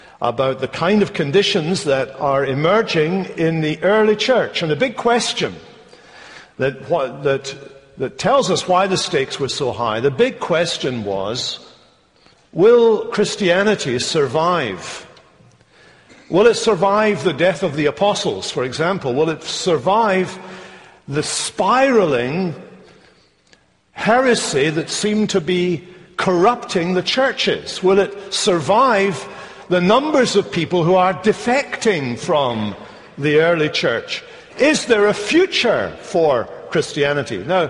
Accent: United Kingdom; After 10 days back in Britain, my accent has probably deteriorated back to what they do there, and I may need to retranslate myself as I go along.

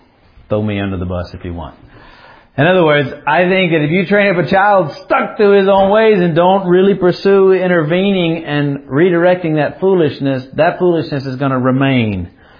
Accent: Alabama, United States; I grew up in Alabama in the more rural components

